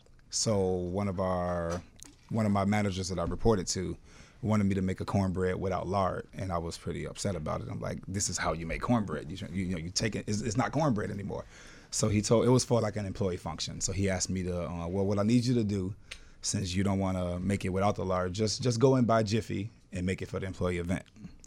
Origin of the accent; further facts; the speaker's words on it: Chicago, Illinois, United States; Actually, I'm from Chicago. I was born and raised in Chicago, but Luella, which is my great grandmother, she's from Mississippi.